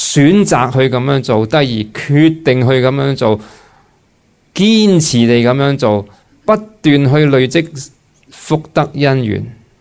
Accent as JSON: {"language": "Cantonese", "country": "Hong Kong", "said": "我相信我哋香港人"}